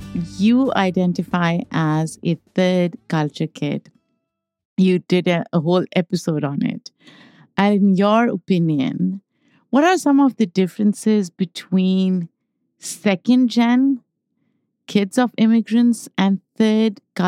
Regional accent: Pakistan; moved away; Although being a Pakistani immigrant, I get turned off by the term chicken curry

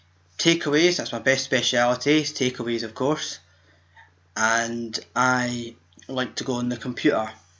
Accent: Leeds, Yorkshire and the Humber, United Kingdom; As I said, I come from Leeds. I live at 65 Queens Hill Drive.

